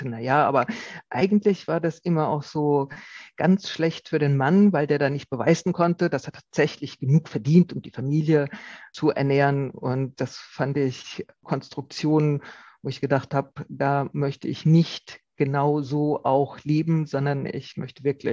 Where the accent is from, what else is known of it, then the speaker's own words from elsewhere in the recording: Rhineland-Palatinate, Germany; Ich komme ja aus der Pfalz, wo es viele Wingert gibt und wo es zur Herbstzeit immer darum geht, den Winzern und Winzerinnen bei der Weinlese zu helfen.